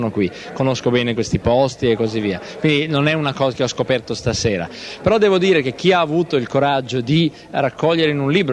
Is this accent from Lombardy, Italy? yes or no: yes; Crema, Lombardy, Italy; mi sono di Crema e Crema era una codina della Repubblica di Venezia, e quando passo il Po la gente mi scambia per uno del Nord-Est, che mi fa piacere, quindi non è perché sono qui, conosco bene questi posti